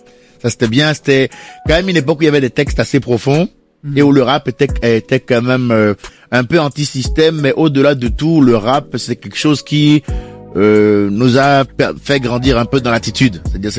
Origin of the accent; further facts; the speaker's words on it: Benin; je suis franco-béninois mais je suis né, j'ai grandi au Bénin